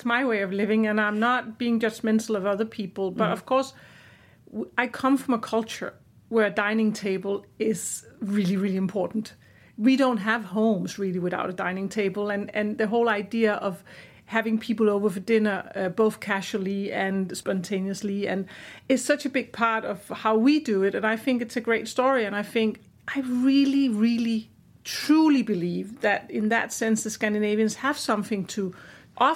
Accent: Denmark; English is a second language; even though I'm not British, I'm Danish.

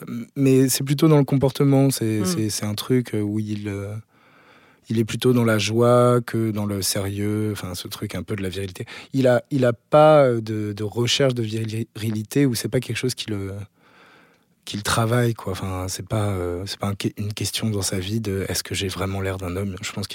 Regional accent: Centre-Val de Loire, France; Parce que je viens du Cher.

